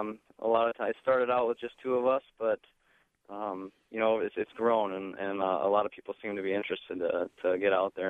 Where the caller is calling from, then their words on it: North Liberty, Iowa, United States; Hi there. I'm from North Liberty, Iowa.